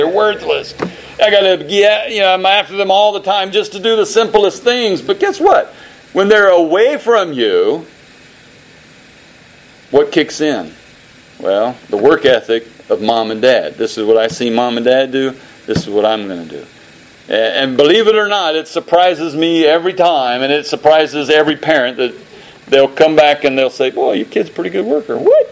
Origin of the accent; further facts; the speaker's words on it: United States; born there; Yeah, I love being American. I thank God that I was born in this country